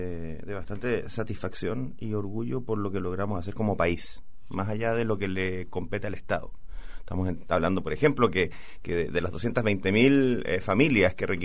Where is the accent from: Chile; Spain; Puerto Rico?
Chile; dejemos la cosa política atrás y miremos como chilenos